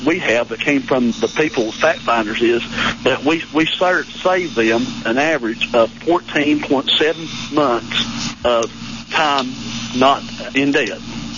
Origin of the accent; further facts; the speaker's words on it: Clayton, Tennessee, United States; from Clayton, Tennessee